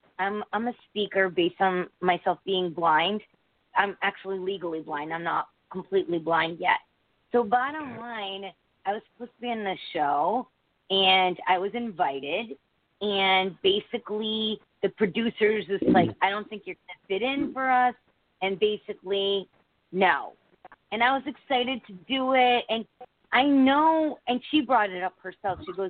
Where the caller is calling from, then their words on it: Connecticut, United States; I'm from Connecticut.